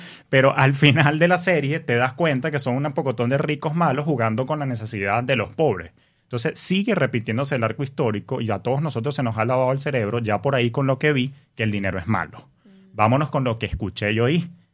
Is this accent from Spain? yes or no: no; Venezuela; nosotros en Venezuela le tenemos mucho amor a México.